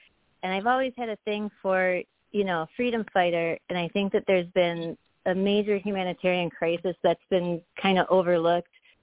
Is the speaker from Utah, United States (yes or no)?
no; Pontiac, Michigan, United States; So I'm born and raised. I'm from Pontiac, Michigan.